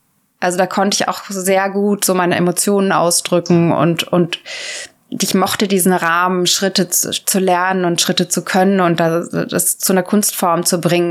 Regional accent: Kassel, Hesse, Germany; ich bin in Kassel aufgewachsen, nicht ganz so dicht an meinen Großeltern.

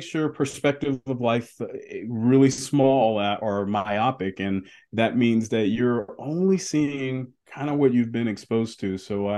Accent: Charleston, South Carolina, United States; if I only had the context of where I grew up here in Charleston, South Carolina.

